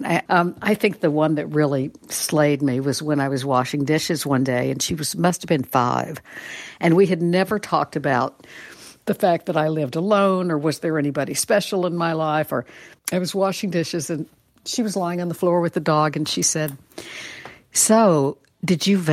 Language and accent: English; Texas, United States; I think because I grew up in the Panhandle